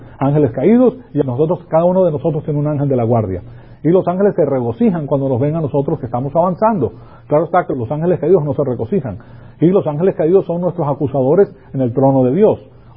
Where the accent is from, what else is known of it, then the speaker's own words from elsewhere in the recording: Venezuela; Yo me recuerdo que cuando yo me crié en Venezuela, yo tenía un tío mío que era embajador.